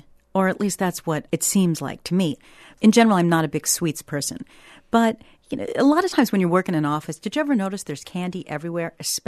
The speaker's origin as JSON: {"language": "English", "town": "Edmonds", "region": "Washington", "country": "United States", "tie": "born or raised there", "said": "there's a great little candy shop in my hometown of Edmonds"}